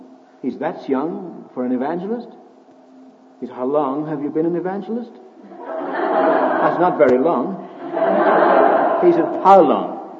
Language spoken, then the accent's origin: English; Ireland; I said, "No, I'm from Ireland." He said, "I knew you were a foreigner as soon as you opened your mouth."